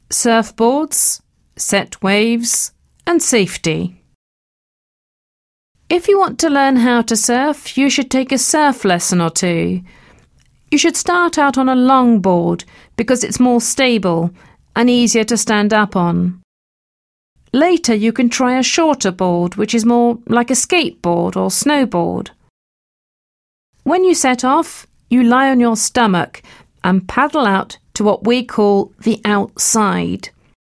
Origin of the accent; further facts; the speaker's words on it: San Francisco, California, United States; I'm from San Francisco, California.